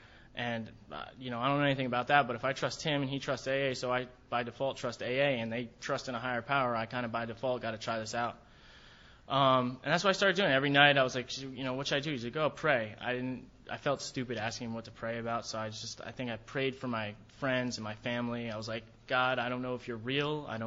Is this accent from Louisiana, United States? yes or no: no; Ramsey, New Jersey, United States; I grew up in Ramsey, New Jersey. This is like a nice little town out there.